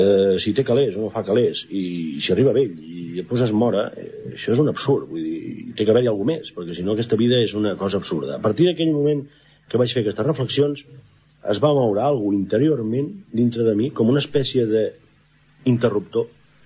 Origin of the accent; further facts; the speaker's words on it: L'Hospitalet de Llobregat, Catalonia, Spain; also born or lived in Soneja; vaig néixer en un poble de la província de Castelló que es diu Soneja. Em van portar pràcticament a néixer allà perquè després tota la vida m'he criat aquí a Barcelona, Hospitalet concretament